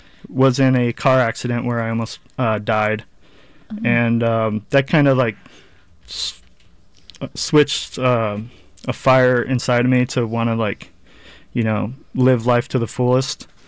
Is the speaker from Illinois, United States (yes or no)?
no; Hobart, Indiana, United States; I first want to mention that I'm actually from Hobart, Indiana, and not Calabria. My family is from Calabria.